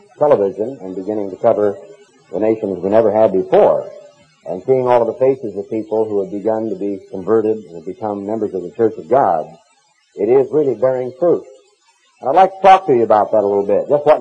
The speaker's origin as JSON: {"language": "English", "country": "United States", "said": "because as an American, I do not have all that much of which to be proud."}